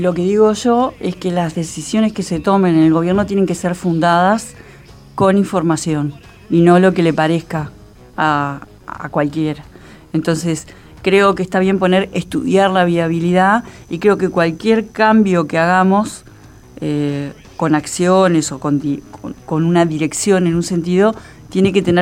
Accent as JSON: {"language": "Spanish", "region": "Montevideo", "country": "Uruguay", "said": "Soy montevideana, quiero a Montevideo."}